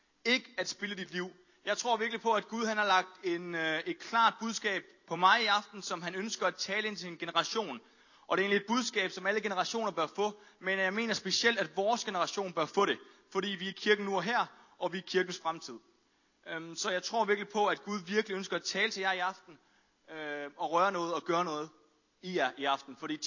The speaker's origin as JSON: {"language": "Danish", "town": "Aarhus", "region": "Central Denmark Region", "country": "Denmark", "tie": "born there", "said": "Jeg blev født her i Aarhus, og så de tre første måneder af mit liv, så boede vi op i lejligheden herovre."}